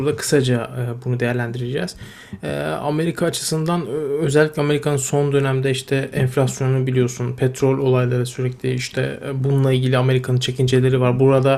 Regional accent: Idlib, Idlib Governorate, Syria; İdlib'liyim daha doğrusu. Suriye demeyeyim. İdlib'liyim.

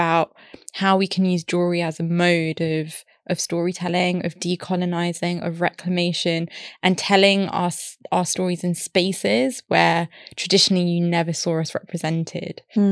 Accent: Wembley, London, United Kingdom; growing up in Wembley, going to Ealing Road with my ba, my grandma, walking up and down, hearing the music blaring, going to the mandir, seeing her jewellery, seeing my mum's jewellery

